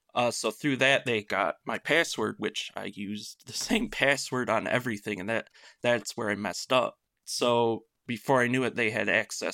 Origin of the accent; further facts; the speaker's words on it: Michigan, United States; I am from Michigan.